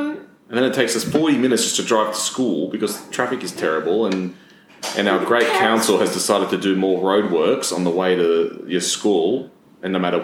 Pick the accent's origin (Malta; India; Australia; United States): Malta; I'm from Malta.